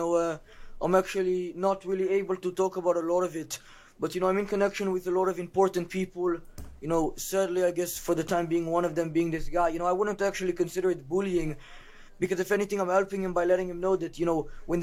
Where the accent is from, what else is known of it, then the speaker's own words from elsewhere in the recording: California, United States; I'm definitely from California.